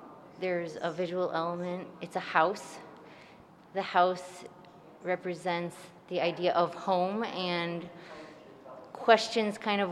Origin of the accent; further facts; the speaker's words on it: Niagara Falls, New York, United States; I'm an environmental artist. I'm originally from Niagara Falls, and I grew up near the infamously toxic Love Canal.